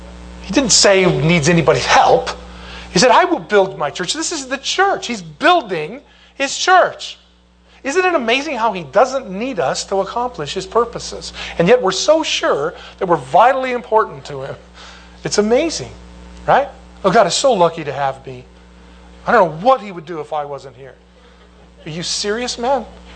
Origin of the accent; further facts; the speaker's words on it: United States; You see, I'm an American, inductive Bible study, observation, interpretation, application.